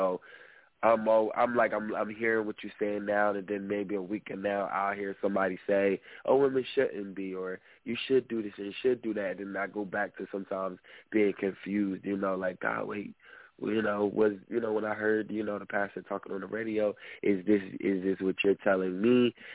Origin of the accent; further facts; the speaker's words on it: Trenton, New Jersey, United States; I'm actually from Trenton, New Jersey